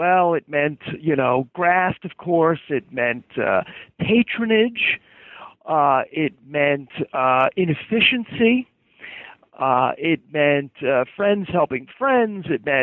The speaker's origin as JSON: {"language": "English", "town": "Staten Island", "region": "New York", "country": "United States", "tie": "born or raised there", "said": "I grew up on Staten Island in the 1960s and 70s, when Tammany was, you know, dead and buried. Grew up in an Irish Catholic household"}